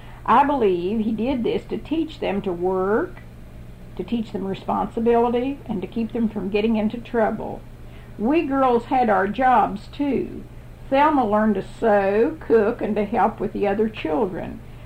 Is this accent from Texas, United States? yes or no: no; South Portsmouth, Kentucky, United States; also born or lived in Greenup; to city school, which was Greenup or South Portsmouth, depending on which dam Daddy was working at. I was graduated from South Portsmouth High School on May the 19th, 1932.